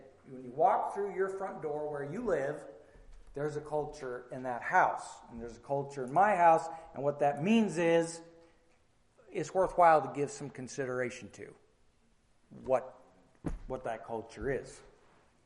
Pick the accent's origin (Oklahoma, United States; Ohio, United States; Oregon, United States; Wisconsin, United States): Oregon, United States; also born or lived in Louisiana; I grew up in Oregon, and then we moved to Louisiana. And there's different cultures in Oregon and Louisiana.